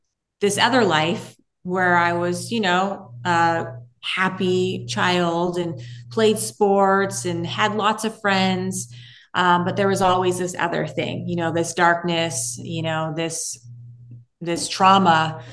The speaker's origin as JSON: {"language": "English", "town": "Vancouver", "region": "British Columbia", "country": "Canada", "tie": "born or raised there", "said": "So I was raised in Vancouver, Canada."}